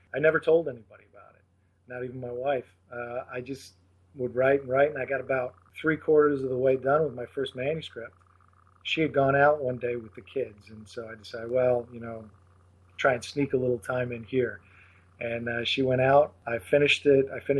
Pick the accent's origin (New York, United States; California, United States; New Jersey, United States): New York, United States; Leroy; they still live in my hometown in Western New York. It's a little town called Leroy.